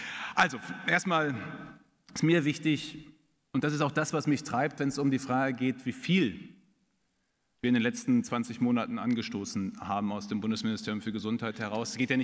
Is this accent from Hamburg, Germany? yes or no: no; North Rhine-Westphalia, Germany; dass das Ganze dann noch in Westfalen stattfindet. Freut mich natürlich als Westfale auch ganz besonders.